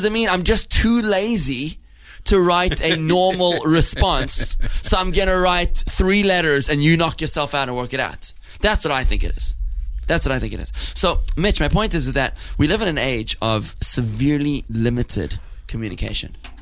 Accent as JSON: {"language": "English", "country": "South Africa", "said": "But you knew that I came from South Africa, right?"}